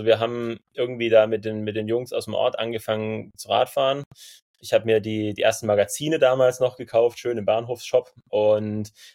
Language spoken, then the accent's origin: German; Baden-Württemberg, Germany; Nee, ich bin in der Nähe von Wildbad aufgewachsen. Also so eine gute halbe, dreiviertel Stunde entfernt, kleines Dorf.